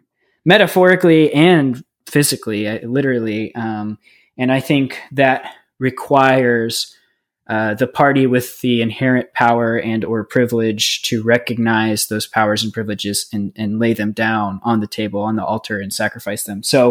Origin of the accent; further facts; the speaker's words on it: United States; obviously, I'm an American, you know, I love the country that I grew up in.